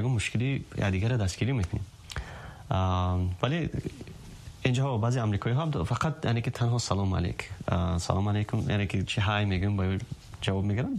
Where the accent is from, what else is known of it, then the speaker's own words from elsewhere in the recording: Afghanistan; now in Tajikistan; افغان هستم،